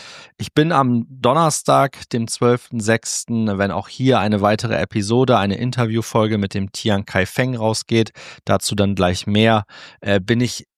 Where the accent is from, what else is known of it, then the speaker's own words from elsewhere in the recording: Cloppenburg, Lower Saxony, Germany; Ich bin am Mittwoch in meiner Heimatstadt Kloppenburg